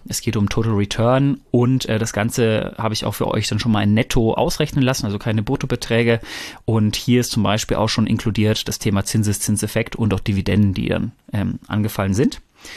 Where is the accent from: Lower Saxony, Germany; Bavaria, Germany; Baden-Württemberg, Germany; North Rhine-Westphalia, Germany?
North Rhine-Westphalia, Germany; Ich komme ja ursprünglich aus dem Pott